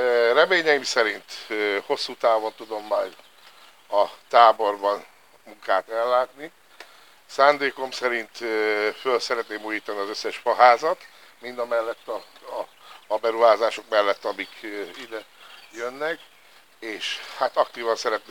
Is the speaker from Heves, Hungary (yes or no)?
no; Békés, Hungary; Ide születtem, alapvetően békési, törzsgyökeres békési vagyok. Egy pár évet eltöltöttem szülővárosomtól távol.